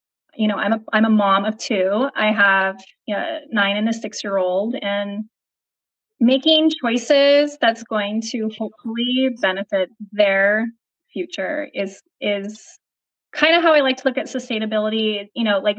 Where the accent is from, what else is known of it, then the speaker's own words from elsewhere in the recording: San Jose, California, United States; since I was little, I grew up in San Jose, California, and my folks had me there.